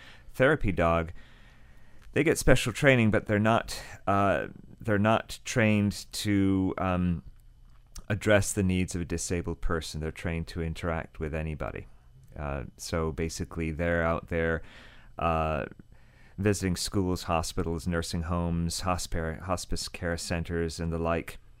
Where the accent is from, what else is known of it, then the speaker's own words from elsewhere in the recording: United Kingdom; I'm British, I have to use the word dodgy.